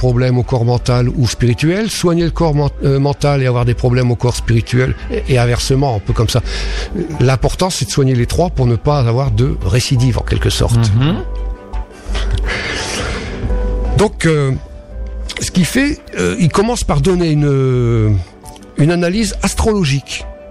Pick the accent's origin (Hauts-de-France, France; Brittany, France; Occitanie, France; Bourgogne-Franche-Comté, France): Hauts-de-France, France; Douai; born there; Oui, pas exactement, mais je suis né à Douai.